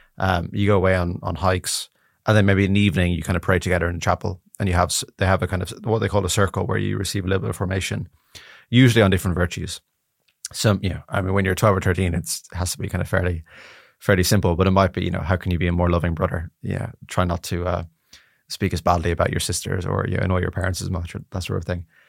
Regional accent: Dublin, Leinster, Ireland; Yeah, I mean, it is one of these things where when you grow up somewhere, you don't really have anything to compare to.

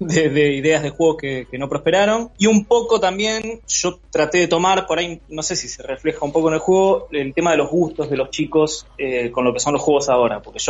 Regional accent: La Plata, Buenos Aires Province, Argentina; Somos de La Plata, claro.

